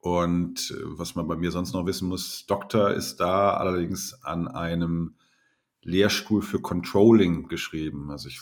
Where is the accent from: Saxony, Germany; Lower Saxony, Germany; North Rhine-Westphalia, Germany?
North Rhine-Westphalia, Germany; Hamm; aber ich komme aus dem Ruhrpott, aus Hamm.